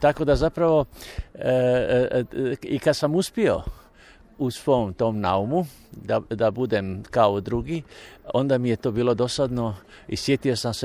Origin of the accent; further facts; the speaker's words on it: Slavonia, Croatia; born there; Inače, ja sam rođen u Slavoniji, tako da mi to znači puno.